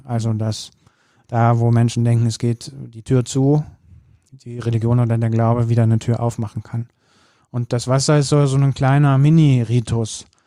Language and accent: German; Rhineland, Germany; als Rheinländer